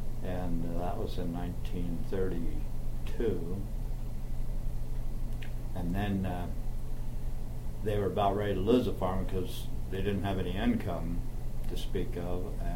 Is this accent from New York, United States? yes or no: no; Patton Valley, Oregon, United States; And I was born in Portland, Oregon, and grew up on a farm in Patton Valley near Cherry Grove. And I went to high school at Gaston, Oregon, graduated in 1947.